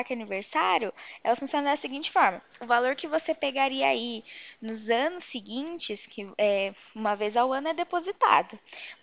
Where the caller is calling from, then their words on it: São Paulo, Brazil; Eu sou aqui do interior de São Paulo.